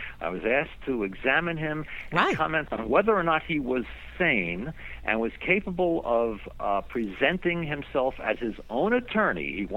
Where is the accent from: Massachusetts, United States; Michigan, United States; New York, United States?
New York, United States; Brooklyn; I was from Brooklyn originally, and his street patois reminded me of my own upbringing.